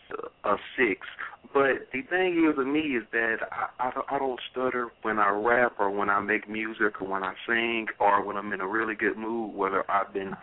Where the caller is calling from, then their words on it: Palm Beach, Florida, United States; I'm calling from Palm Beach, Florida.